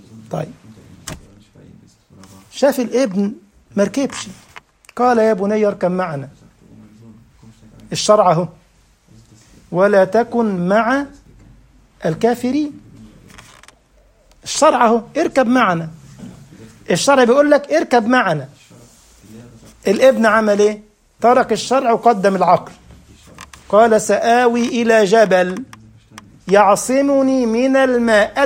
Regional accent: Egypt; البحر الأحمر ده عندنا في مصر يا محمد، عندنا بحرين يا محمد مش واحد، عندنا بحر أحمر وبحر أبيض.

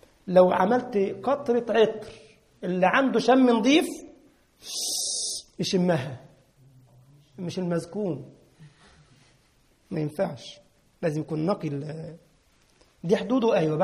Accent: Egypt; بدون عندنا في مصر يعني من غير

